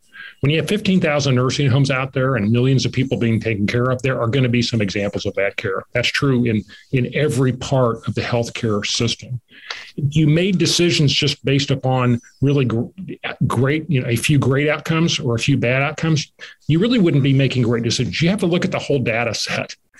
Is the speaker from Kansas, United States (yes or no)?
yes; Kansas, United States; like I'm from Kansas and you got all these farmers that are rich on paper.